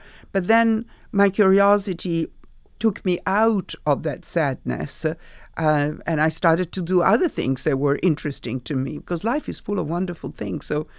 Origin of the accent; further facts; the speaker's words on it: Italy; English is a second language; I grew up in Italy.